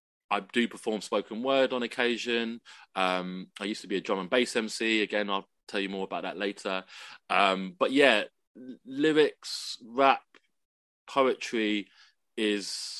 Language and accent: English; Edgware, London, United Kingdom; born there; I was born in Edgware. My mum's from Singapore. My dad was from Hong Kong. They moved over in the 70s.